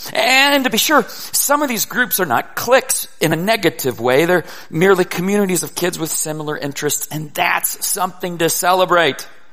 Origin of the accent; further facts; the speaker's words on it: Oklahoma, United States; Most of you know I grew up in Oklahoma, which is home to the Oklahoma Sooners, one of the nation's finest football programs.